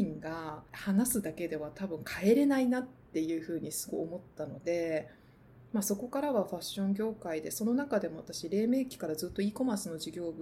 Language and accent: Japanese; Kansai, Japan; 私は関西出身なので大阪でボランティア参加した時に